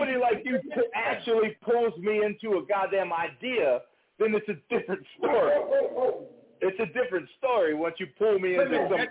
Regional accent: Cleveland, Ohio, United States; also born or lived in Africa / Greece; No, I'm not. I'm from Ohio, man. Cleveland, brother.

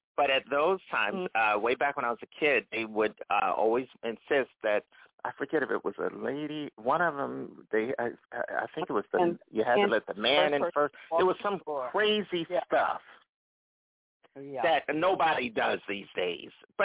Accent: North Carolina, United States; My family, you know, we're from North Carolina, so from the South.

